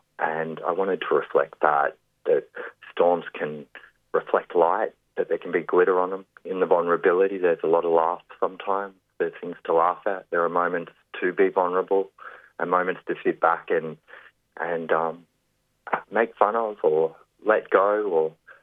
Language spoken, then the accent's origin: English; Byron Bay, New South Wales, Australia; Tough childhood, growing up in Byron Bay with parents that had the typical dysfunction, maybe a bit more dysfunctional than normal